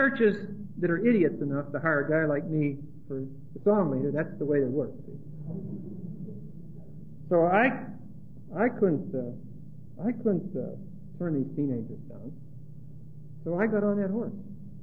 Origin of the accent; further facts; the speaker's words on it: Pittsburgh, Pennsylvania, United States; So those teenagers found out that I was from Pittsburgh, and I didn't know beans about horses. And this was in Texas. just south of Fort Worth.